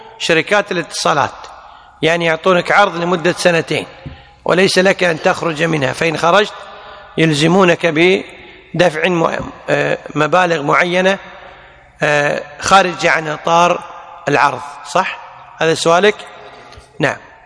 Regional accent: Kuwait; في فتوى عندنا بالكويت

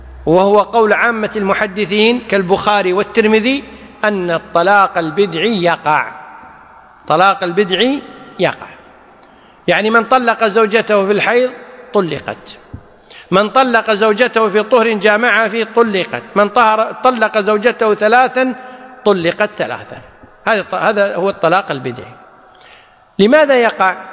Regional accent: Kuwait; وهو المفتى به عندنا في الكويت

